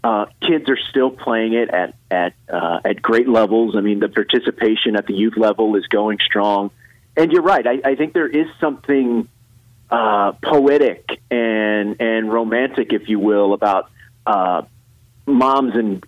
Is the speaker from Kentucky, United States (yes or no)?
no; Houston, Texas, United States; I remember, look, I grew up in the 70s, and, you know, growing up in Houston, at the time, the Astros were a National League city.